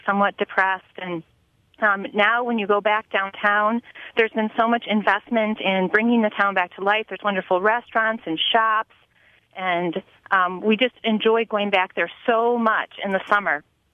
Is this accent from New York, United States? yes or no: no; Holland, Michigan, United States; I'm calling because I grew up in Holland, Michigan.